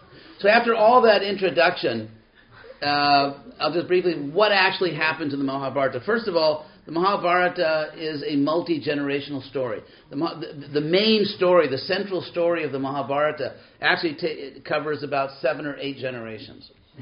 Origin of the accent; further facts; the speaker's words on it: Hollywood, California, United States; I'm from Hollywood.